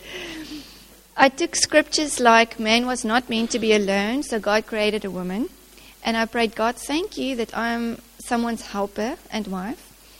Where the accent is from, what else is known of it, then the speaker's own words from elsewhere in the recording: Ladismith, Western Cape, South Africa; I grew up in Ladysmith in the Little Karoo.